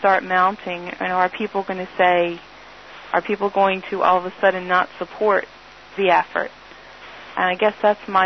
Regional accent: United States; As an American, just to give you an idea of how emotional this is for all of us

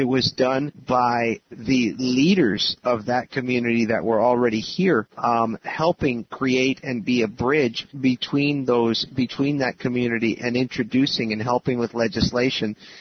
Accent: Miami, Florida, United States; I grew up in Miami, Florida, and being of Cuban descent, my parents came in the 1960s to the United States

